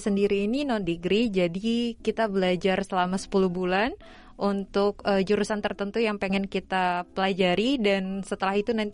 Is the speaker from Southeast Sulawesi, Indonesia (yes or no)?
yes; Southeast Sulawesi, Indonesia; also born or lived in Sidrap; Dari SD tuh di Sidrap sempat Sulawesi Selatan sampai kelas 2. Lalu pindah karena orang tua juga pindah ke Sulawesi Tenggara sampai lulus SMA. Jadi aku sekolah di SMA 1 Kolono.